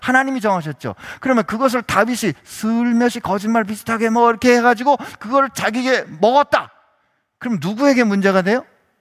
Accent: Seoul, South Korea; 저도 서울 출신이라 그래도 이 정도 상식은 있는데

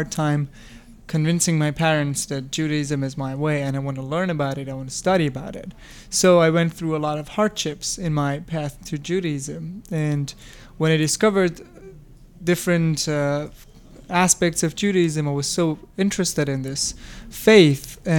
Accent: Tehran, Tehran Province, Iran; I come from Iran. I was born and raised in Tehran, the capital city.

